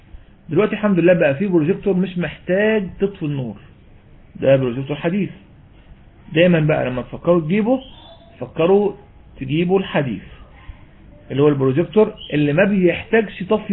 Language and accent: Arabic; Egypt; في اكتر من كده كلام عملي عندنا في مصر يعني